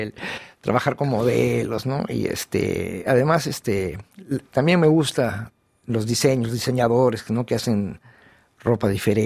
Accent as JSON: {"language": "Spanish", "country": "Mexico", "accent": "Mexican", "said": "Sí, soy muy mexicano."}